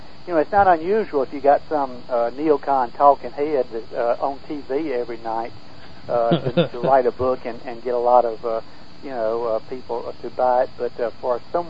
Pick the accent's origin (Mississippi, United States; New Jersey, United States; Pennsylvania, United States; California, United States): Mississippi, United States; But, yeah, we were born and raised in the Red Clay Hills of Mississippi. I love the state of Mississippi. It's my home. It's where my parents are buried. My ancestors are buried there.